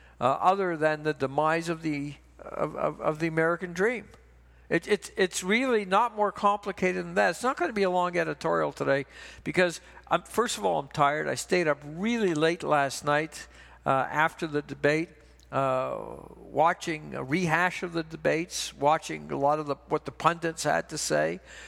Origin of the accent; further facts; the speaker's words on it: Canada; Now, as a Canadian, I've got a lot of skin in this game, too.